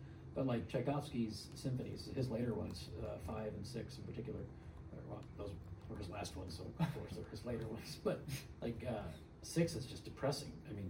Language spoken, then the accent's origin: English; West Chester, Pennsylvania, United States; My hometown of Pennsylvania